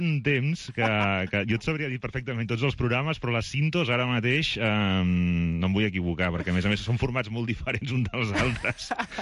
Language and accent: Catalan; Girona, Catalonia, Spain; jo estava soc de Girona i aprofitava per estar a casa els mesos d'estiu